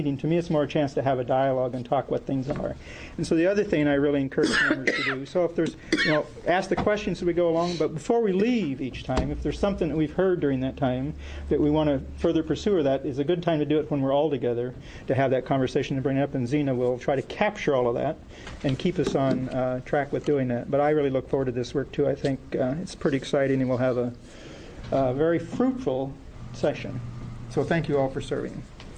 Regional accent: Springfield, Oregon, United States; I'm from Springfield, and this is an area I've spent about 20 years so far working in through Lane County and others

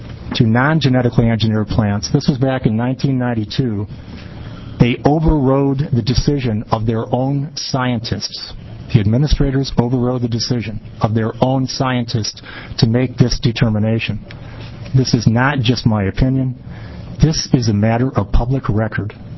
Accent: Durham, Oregon, United States; I'm from Durham, Oregon.

